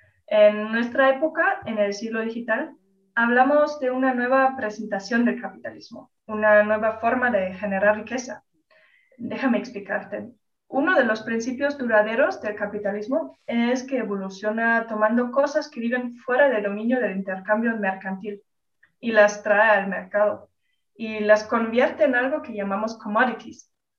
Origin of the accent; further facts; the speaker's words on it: United States; born there; Yo nací en Estados Unidos, el año lo dejamos a un lado